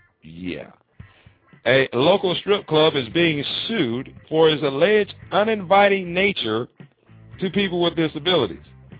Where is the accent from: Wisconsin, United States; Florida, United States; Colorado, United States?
Florida, United States; Tampa; This is right here in Tampa, right here in my hometown.